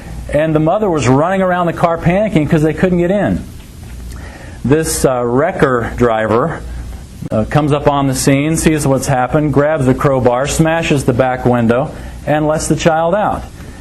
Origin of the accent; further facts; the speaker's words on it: San Antonio, Texas, United States; Antonio, I grew up in San Antonio, and I remember a story back when I was there.